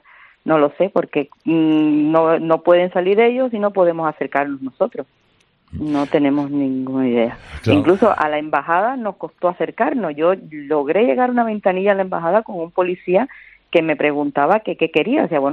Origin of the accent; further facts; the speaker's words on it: Cuba; Todo cubano es cubano para la autoridad cubana y tenemos que viajar con pasaporte cubano.